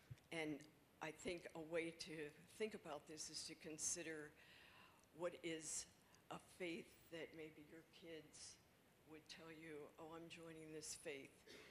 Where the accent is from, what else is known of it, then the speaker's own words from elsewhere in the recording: East Coast, United States; And especially, I think, for me growing up on the East Coast, there was a lot of personal sense of anti-Semitism, or being othered, or being different, or being not accepted.